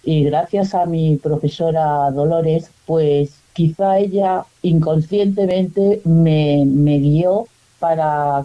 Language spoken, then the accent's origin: Spanish; Equatorial Guinea; yo soy originaria de Guinea Ecuatorial y digamos que llevo África en el alma.